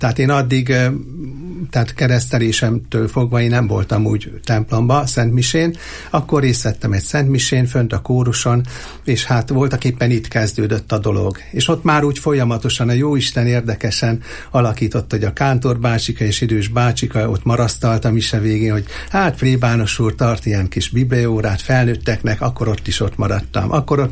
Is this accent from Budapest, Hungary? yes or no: no; Eger, Heves, Hungary; hogyha már egri származású vagyok